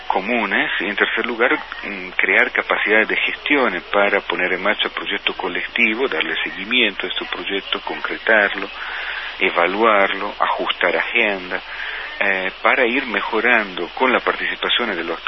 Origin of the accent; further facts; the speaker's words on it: Italy; Spanish is a second language; yo como italiano, que sé que en mi país los mercados son mucho más saturados en ese sentido.